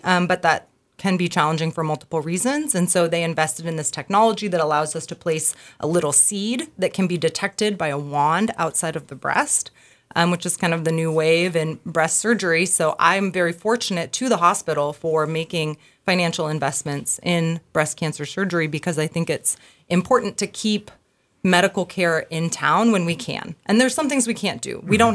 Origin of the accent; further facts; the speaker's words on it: Vancouver, Washington, United States; Yeah, so I'm from Vancouver, Washington. Both my husband and I are.